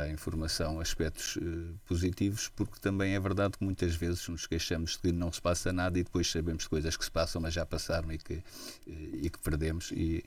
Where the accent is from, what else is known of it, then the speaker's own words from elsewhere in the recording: Tomar, Santarém, Portugal; now in Coimbra, Portugal; E não sou de Coimbra, vim de Tomar